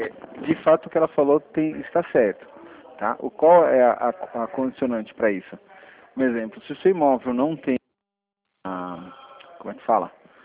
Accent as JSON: {"language": "Portuguese", "town": "Sorocaba", "region": "São Paulo", "country": "Brazil", "said": "sou de Sorocaba, moro na Vila Mato."}